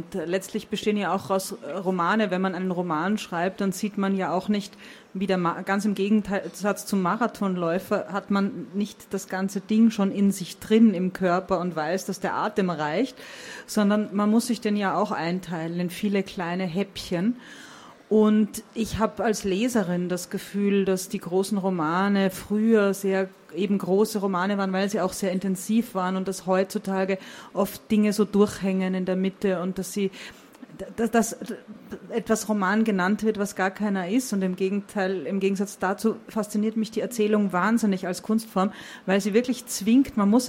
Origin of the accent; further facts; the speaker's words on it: Vienna, Austria; accent: Austrian; now in Berlin, Germany; Also das Österreichische ist in meine Sprache reinpunziert und das bleibt da auch drin. Wo ich den Mund öffne, sagt man, ach, Sie sind aus Österreich, ne?